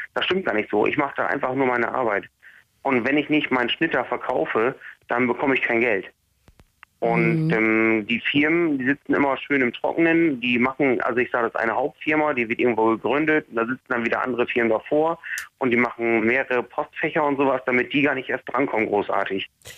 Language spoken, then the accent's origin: German; Bremen, Germany; ich komme aus Bremen, habe aber trotzdem für eine Firma in Berlin gearbeitet